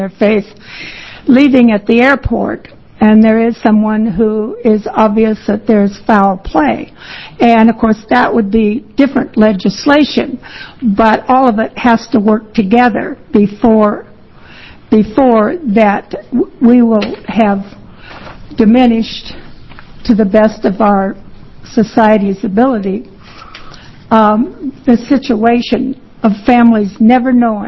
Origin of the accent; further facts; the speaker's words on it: Corvallis, Oregon, United States; I grew up in Corvallis